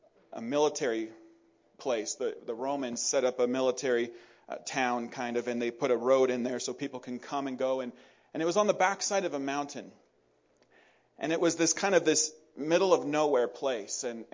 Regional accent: Mammoth, United States; I remember growing up in Mammoth and saying, God, how, you know, when I got saved, how could you do anything with me? I'm in the backside of a mountain. I'm in the middle of nowhere.

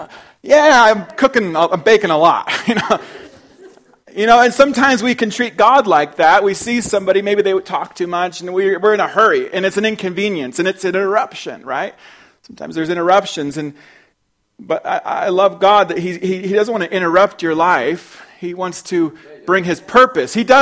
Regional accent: Mammoth Lakes, California, United States; growing up in Mammoth, and used to play them in Mammoth High School

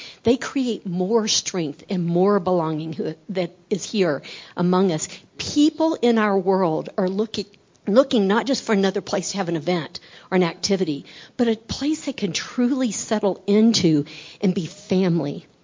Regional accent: Texas, United States; born there; now in Casper, United States; So as we join together as a family, even though we're from Casper, Wyoming, I'm a Texan by birth.

